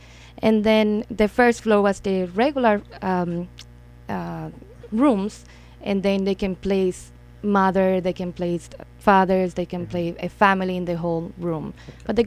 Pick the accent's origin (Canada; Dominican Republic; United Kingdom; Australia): Dominican Republic; moved away as an adult; I came from the Dominican Republic in 2011 with my daughter in my belly.